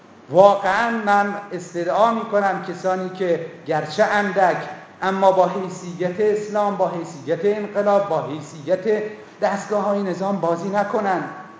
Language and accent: Persian; Iran; به عنوان یه ایرانی خجالت کشیدم.